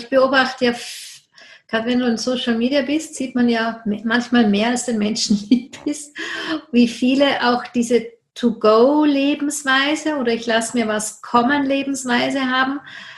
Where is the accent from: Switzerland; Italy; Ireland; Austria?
Austria; aber am Ende bin ich Österreicherin, Europäerin